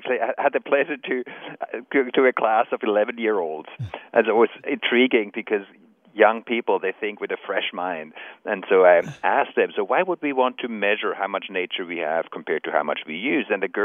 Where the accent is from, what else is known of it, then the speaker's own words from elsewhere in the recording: Switzerland; I grew up in Switzerland